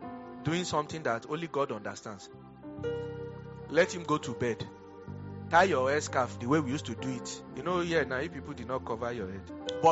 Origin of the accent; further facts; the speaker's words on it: Lagos, Nigeria; But me, I came from Lagos, and I have a very nice way of doing my thing.